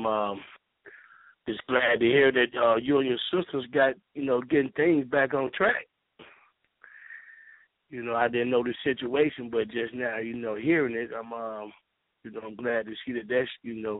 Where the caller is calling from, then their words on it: Jonesboro, United States; calling from Jonesboro.